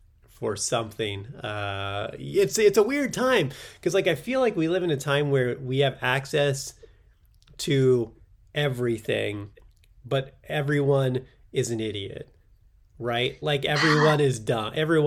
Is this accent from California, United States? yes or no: yes; California, United States; born there; my dad's Mexican, he's from Mexico. That's fucking like, I was born in California.